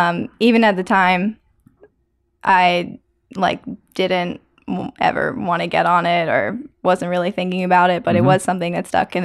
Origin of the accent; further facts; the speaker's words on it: Maryland, United States; As I grew up climbing on the Urchex climbing team in Maryland